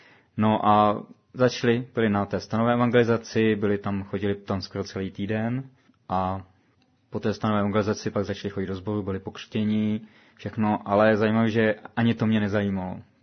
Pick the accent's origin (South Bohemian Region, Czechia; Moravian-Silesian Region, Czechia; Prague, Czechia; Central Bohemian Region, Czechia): Prague, Czechia; a původem jsem z Prahy.